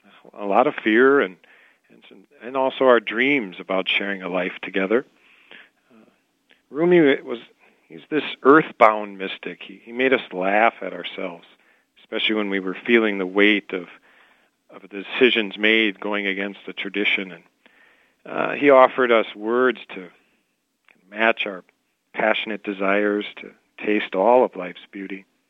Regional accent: Brown Deer, Wisconsin, United States; I'm from Brown Deer, Wisconsin, just outside of Milwaukee.

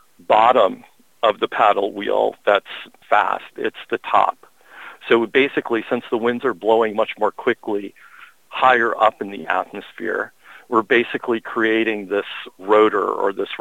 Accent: Illinois, United States; I grew up near Chicago. We were driving from Chicago to Detroit. I was probably like second grade.

